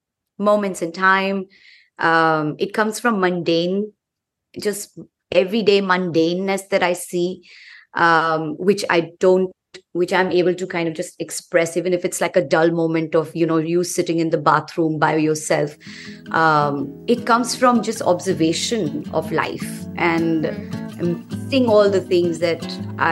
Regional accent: Dar es Salaam, Tanzania; I'm from Dar es Salaam originally. I was born and raised in East Africa, and I got quite a bit of an upbringing from, this very Indian exposure. Even though I lived in Africa, I got a lot of Indian exposure

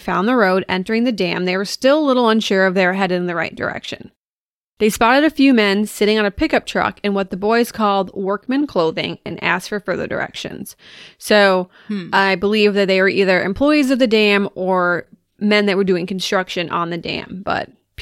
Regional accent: Hawaii, United States; also born or lived in Florida; as you know, growing up in Hawaii and me living in Florida at some point

